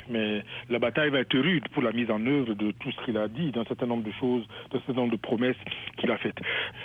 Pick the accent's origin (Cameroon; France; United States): Cameroon; je suis Camerounais d'origine.